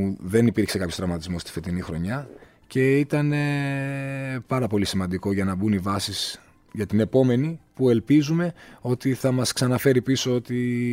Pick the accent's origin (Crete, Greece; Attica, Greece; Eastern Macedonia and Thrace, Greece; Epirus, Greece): Epirus, Greece; Louros; εγώ προσωπικά προπονούμουν στο χωριό μου, στο Λούρο, έξω από το σπίτι μου σε μια ανηφόρα.